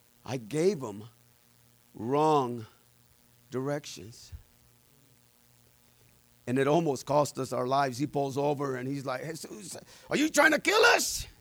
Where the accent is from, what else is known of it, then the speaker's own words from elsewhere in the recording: Jalisco, Mexico; is there in the state of Jalisco. That's where I come from. And I'm there. We're coming back from my hometown.